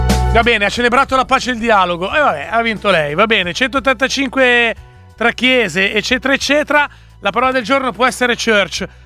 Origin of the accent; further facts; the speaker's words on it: Milan, Lombardy, Italy; Madonna, Milano oggi. Te lo sai, che subisco la fascinazione della mia città natale.